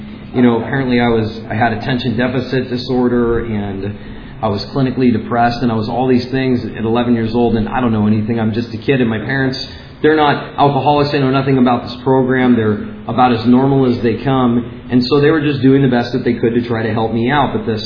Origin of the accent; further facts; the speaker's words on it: West Hollywood, California, United States; born there; I was born in West Hollywood, 1984, to date myself, and I had a pretty normal life growing up.